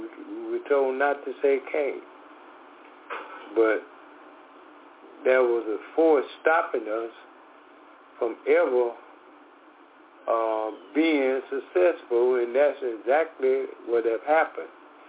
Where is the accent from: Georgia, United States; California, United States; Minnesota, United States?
Georgia, United States; Decatur; We are from Decatur, Georgia. … we are from Decatur, Georgia.